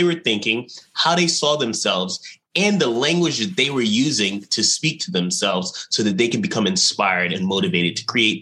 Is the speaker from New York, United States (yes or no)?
yes; New York, United States; growing up on Long Island, my mom had left and she was addicted to crack cocaine.